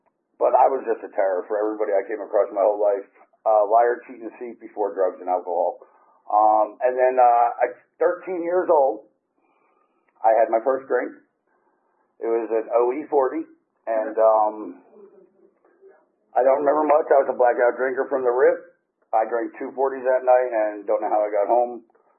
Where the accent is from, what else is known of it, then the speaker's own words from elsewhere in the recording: Brick, New Jersey, United States; I grew up in Brick, New Jersey.